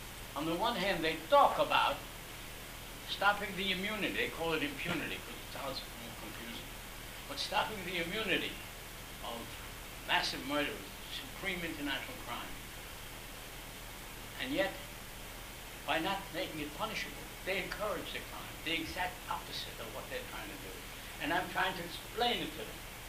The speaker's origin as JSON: {"language": "English", "region": "Transylvania", "country": "Romania", "said": "Yes, I came from Transylvania. My sister was born in the same house. She was born in Hungary. I was born in Romania."}